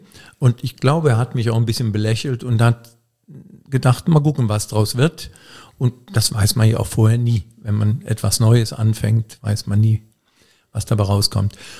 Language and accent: German; Ochtendung, Rhineland-Palatinate, Germany; born there; now in Polch, Germany; Und ich wohne gar nicht in Koblenz. Ich bin in Ochtendung geboren und bin dann weit herumgekommen in der Welt, nämlich bis nach Polch. Das ist 12 Kilometer ungefähr. Und in Polch wohne ich. Und in Koblenz bin ich zur Schule gegangen